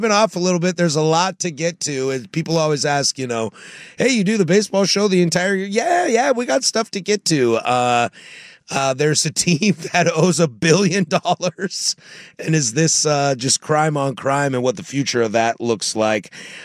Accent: Orchards, Washington, United States; Nah, man, I'm from Orchards.

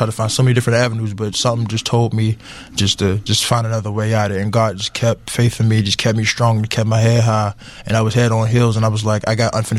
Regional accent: Atlanta, Georgia, United States; now in Pittsburgh, United States; I'm from Atlanta, Georgia.

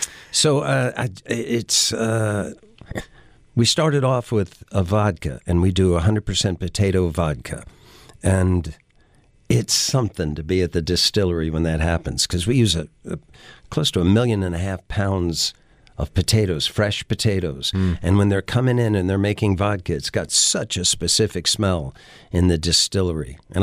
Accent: Cumberland, Maryland, United States; I grew up in Cumberland, Maryland, and that whole area was a big manufacturer of rye whiskey.

